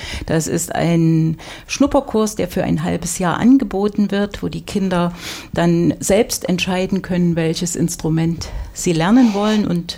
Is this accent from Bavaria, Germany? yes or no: no; Reichenbach, Saxony, Germany; Ich stamme aus dem Vogtland.